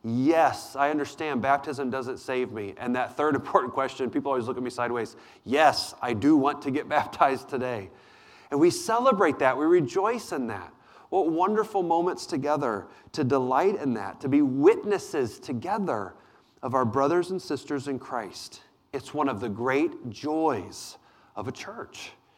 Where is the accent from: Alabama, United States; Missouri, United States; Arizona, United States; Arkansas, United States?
Missouri, United States; As I grew up outside St. Louis, Missouri, I am certainly a St. Louis Cardinals fan.